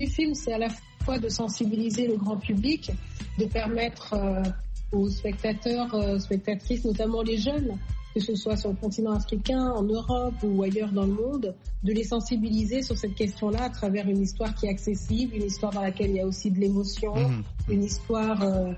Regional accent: France; now in Paris, France; Moi, j'habite à Paris, j'ai grandi en France.

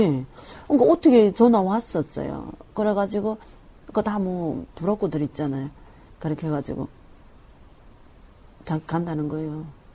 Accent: North Korea; also born or lived in China; now in South Korea; 10년 했으니까 중국에서. 그다 우리는 북한 사람이길래

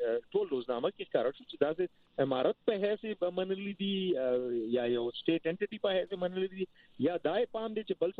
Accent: Peshawar, Khyber Pakhtunkhwa, Pakistan; زه د پېښور خار یم

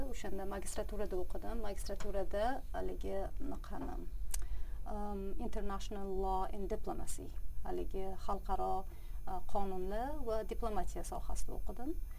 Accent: Bukhara, Bukhara Region, Uzbekistan; Buxoroda katta bo'lganman. Buxoroda katta bo'lganman.

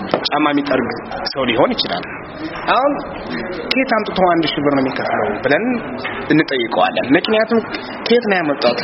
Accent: Mekelle, Tigray, Ethiopia; ተወልጄ ያደኩት መቀሌ ውስጥ ነው። አዳቂ ደብረዳሞ ሰፈር የሚባል ነው ተወልጄ ያደኩት ማለት ነው።

